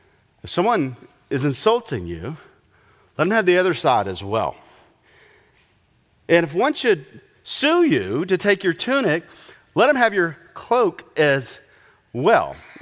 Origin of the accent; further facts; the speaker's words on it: Augusta, Georgia, United States; I grew up outside of Augusta, Georgia. That area is called the CSRA, the Central Savannah River area.